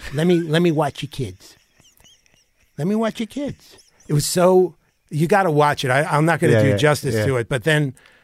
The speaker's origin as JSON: {"language": "English", "town": "Chicago", "region": "Illinois", "country": "United States", "said": "We're from Chicago."}